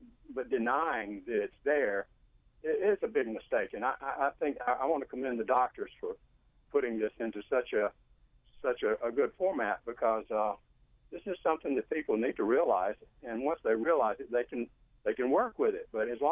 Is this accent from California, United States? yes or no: no; Alabama, United States; moved away as an adult; now in Maryland, United States; I grew up in the Deep South. I grew up in Alabama, and I moved to Maryland by way of the Army